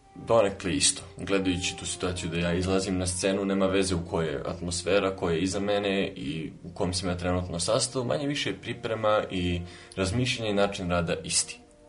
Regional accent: Niš, Southern and Eastern Serbia, Serbia; dolazim iz Niša i ja sam hornista. Trenutno završavam master studiju u Beogradu

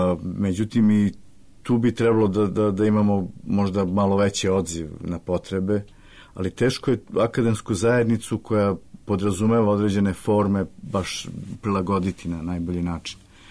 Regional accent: Smederevo, Podunavlje District, Serbia; U mom rodnom gradu Smederevu

